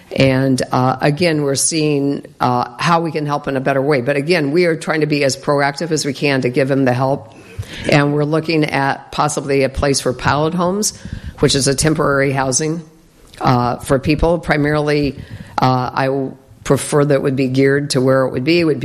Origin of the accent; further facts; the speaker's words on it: Clarinda, Iowa, United States; I come from Clarinda, where we had one.